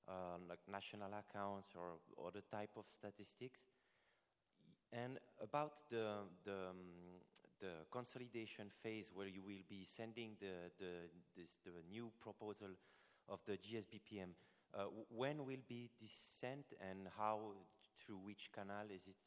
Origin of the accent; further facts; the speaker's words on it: Switzerland; from Switzerland.